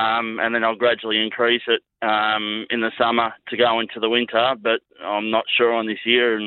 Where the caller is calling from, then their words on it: Deniliquin, New South Wales, Australia; Deniliquin on the Southern Riverina, on the Murray River.